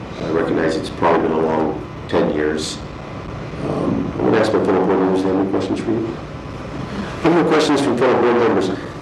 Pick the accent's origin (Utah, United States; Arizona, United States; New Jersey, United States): Arizona, United States; Phoenix; growing up in Phoenix, there was always that concern about finding a body in the canal.